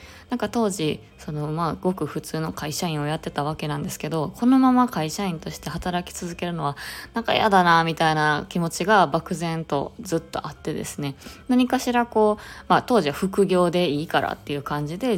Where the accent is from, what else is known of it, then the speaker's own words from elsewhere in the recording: Osaka, Japan; もともと大阪生まれ、大阪育ちの現在27歳、今年28歳になります。